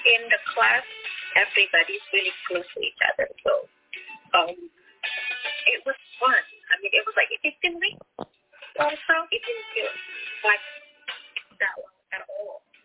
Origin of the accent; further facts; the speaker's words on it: Indonesia; I am originally from Indonesia.